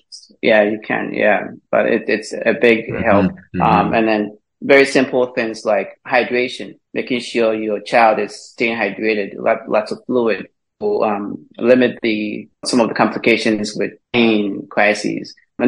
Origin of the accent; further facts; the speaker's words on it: Ghana; growing up in Ghana